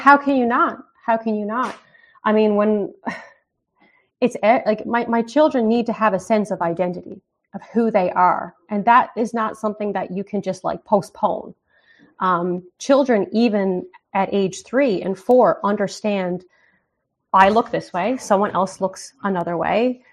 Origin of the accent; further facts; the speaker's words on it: Canada; as a Canadian, there's only so much I can be like, this is what it's like to be a Canadian